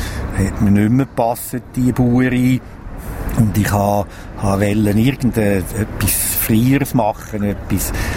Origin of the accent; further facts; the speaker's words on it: Arth, Schwyz, Switzerland; Ja, ich bin in Art aufgewachsen mit Haufen Geschwistern, jawohl. Und später sind wir nach Goldau gezügelt und haben dort zwei Häuser gebaut, dass alle Platz hatten.